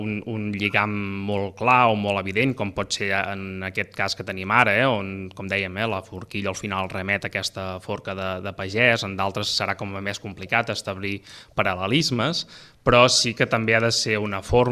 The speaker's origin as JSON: {"language": "Catalan", "region": "Catalonia", "country": "Spain", "said": "tant l'Anna com jo som conquencs, som gent de la Conca de Barberà i, per tant, gent del territori."}